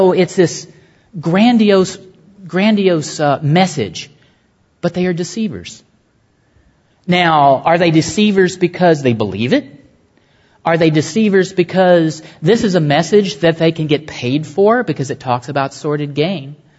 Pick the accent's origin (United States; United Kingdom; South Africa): United States; McCamey, Texas; growing up in McCamey, Texas, and taking world geography at McCamey High School